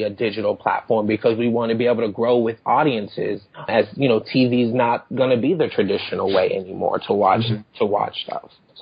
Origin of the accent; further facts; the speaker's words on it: Massachusetts, United States; David's from Indiana. I'm from Massachusetts.